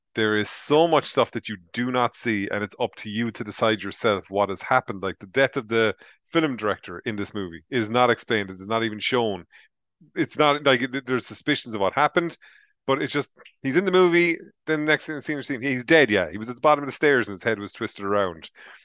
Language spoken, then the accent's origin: English; Ireland; But see, as Irish people, we're intentionally going to go, no, we're not going to be scared by this nonsense.